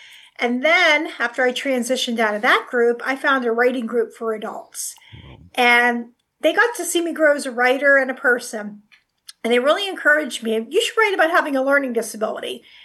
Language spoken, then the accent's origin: English; Butler, Pennsylvania, United States; born there; Well, I was born in Butler, Pennsylvania, as you can see in the backdrop behind there.